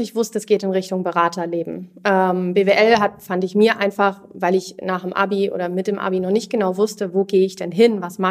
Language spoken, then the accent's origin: German; Bad Homburg, Hesse, Germany; Ich bin ursprünglich aus Bad Homburg groß geworden dort. Zum Studium weg gewesen, beruflich dann bei KPMG gestartet mit Stationen in Frankfurt und in Zürich.